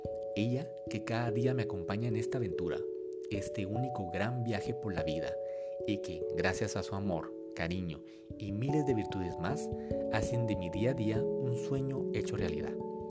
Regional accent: Guatemala; now in Barcelona, Spain; soy pediatra guatemalteco. Desde hace un poco más de 2 años me encuentro en Barcelona estudiando una maestría en endocrinología pediátrica.

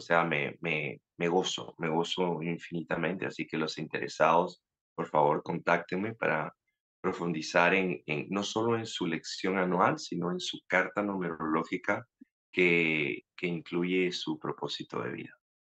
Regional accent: Lima, Peru; now in Spain; yo vengo de Lima, que es la segunda ciudad construida en el desierto. Somos la segunda más grande. La primera es Cairo, la segunda es Lima, y Lima es, o sea, cuando yo era niño era todo polvo

